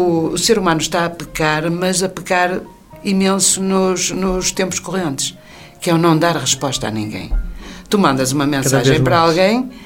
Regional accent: Viana do Castelo, Portugal; Eu, como vianense e miadelense de Gema, sinto-me muito contente

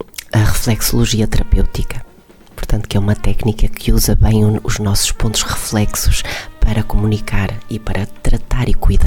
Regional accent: Porto, Norte, Portugal; also born or lived in Switzerland; now in Viana do Castelo, Portugal; Eu vivi muitos anos na Suíça e, portanto, quando decidi voltar para Portugal, para a minha terra, eu escolhi, sou do Porto, originalmente.

